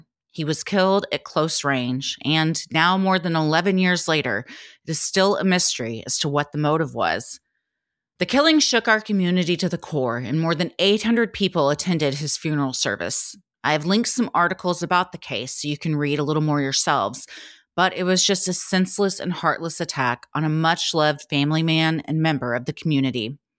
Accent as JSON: {"language": "English", "town": "South Shields", "region": "North East England", "country": "United Kingdom", "said": "I'm from South Shields"}